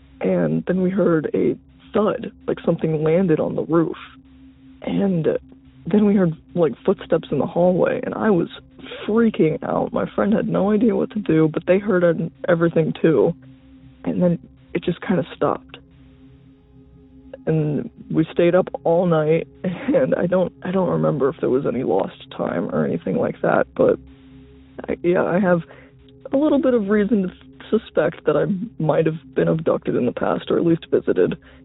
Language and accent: English; Ohio, United States; I guess I should mention I'm from Ohio. I don't know how many UFO and alien sightings come from Ohio.